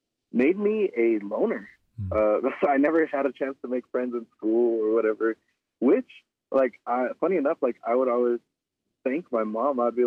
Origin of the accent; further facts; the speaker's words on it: California, United States; being born and raised in SoCal, like all over SoCal, my every 2 years, my mom and I, we would move to a different city.